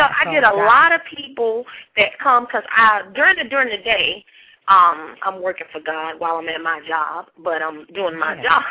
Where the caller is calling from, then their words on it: Miami, Florida, United States; Oh, I'm calling from Miami, Florida.